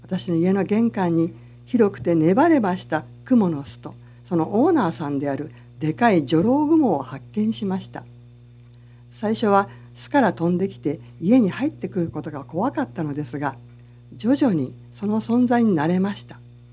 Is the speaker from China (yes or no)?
no; Italy; Japanese is a second language; now in Japan; イタリアの田舎から日本の田舎へ。私のふるさとはど田舎です。ブッシスルティリノという小さな山あいの村で、人口はおよそ2000人ぐらいです。イオンのような大型スーパーはありません。